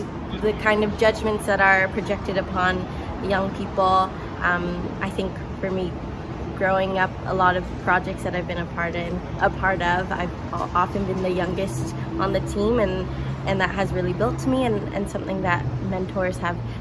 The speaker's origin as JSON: {"language": "English", "town": "Vancouver", "region": "British Columbia", "country": "Canada", "tie": "born or raised there", "said": "I grew up in Vancouver"}